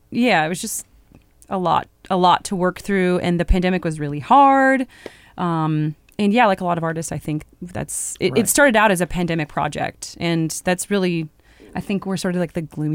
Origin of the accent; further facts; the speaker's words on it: Pacific Northwest, United States; I'm from the Pacific Northwest.